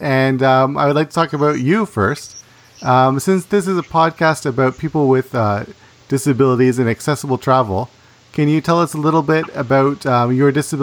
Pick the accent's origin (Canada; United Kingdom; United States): Canada; Though he is from Greece and I'm from Canada, we bumped into each other on the busy streets of Tokyo.